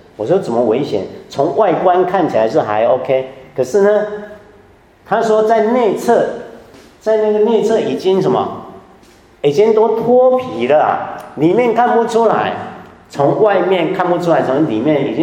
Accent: Taiwan; 还有我是从台湾来的

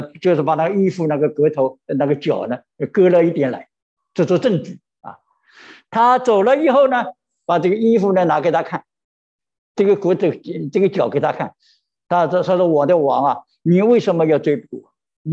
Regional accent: China; 我们中国人有句话呢，一颗 老鼠的屎啊

